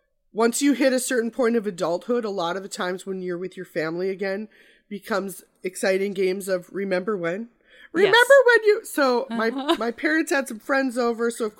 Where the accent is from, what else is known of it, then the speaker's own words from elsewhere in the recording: Midwest, United States; Well, I think I mentioned I'm originally from the Midwest.